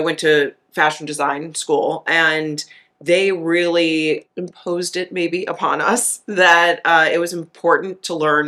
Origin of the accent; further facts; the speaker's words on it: Chicago, Illinois, United States; I grew up in Chicago.